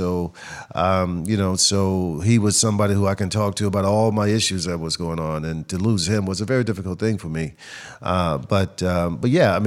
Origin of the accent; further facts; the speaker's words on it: Dallas, Texas, United States; because really growing up in Dallas, you don't know about anything but the Dallas Cowboys.